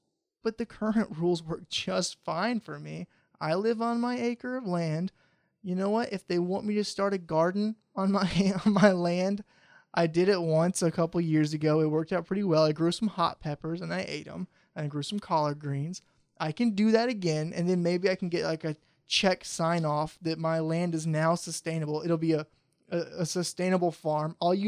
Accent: United States; I am an American. We'll take American ideals and American laws.

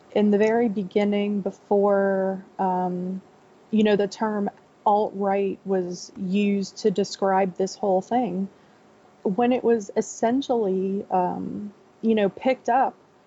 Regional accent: Florida, United States; Well, I grew up in South Florida in a very rural area

